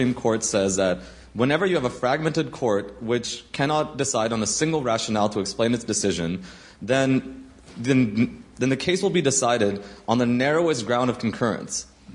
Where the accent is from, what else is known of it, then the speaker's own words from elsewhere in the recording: United States; Hello, so I'm actually from America.